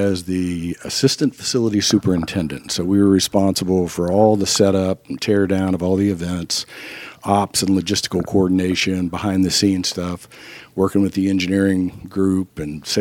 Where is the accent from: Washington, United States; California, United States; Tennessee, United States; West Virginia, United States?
West Virginia, United States; Huntington; moved away as an adult; Small town right on the Ohio River. Was there through school and left when I was 23. That's the thing is, as soon as you get out of West Virginia.